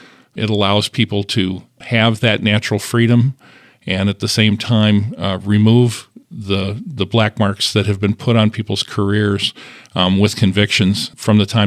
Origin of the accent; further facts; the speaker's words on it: Lowell, United States; one of the things that has bothered me the most is in my hometown. I live out in Lowell, and we have a showboat out there that has been on the river for 60 or 70 years